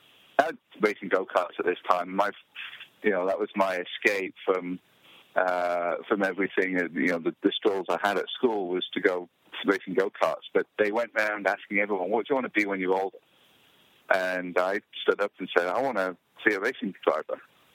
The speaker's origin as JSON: {"language": "English", "region": "England", "country": "United Kingdom", "tie": "born or raised there", "moved": "yes", "lives_now": "Colorado, United States", "said": "Yeah, I'm from England. I grew up there."}